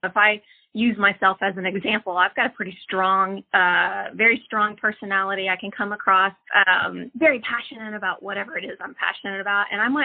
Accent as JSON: {"language": "English", "town": "Austin", "region": "Texas", "country": "United States", "tie": "born or raised there", "said": "Well, I'm from Austin. I was actually born and raised here. I know that's not a very common thing these days, but I've been here for a long time."}